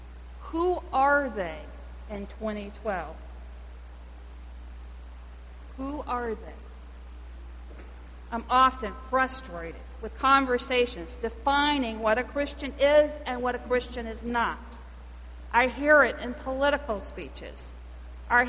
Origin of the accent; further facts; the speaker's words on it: the South, United States; As most of you know, I grew up in the South in the 60s, in the middle of the civil rights movement.